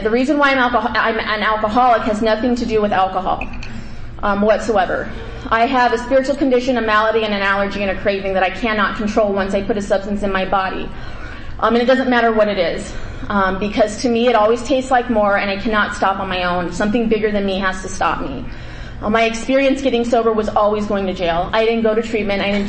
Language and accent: English; Arizona, United States; I was born and raised in Arizona. I am the oldest of three kids.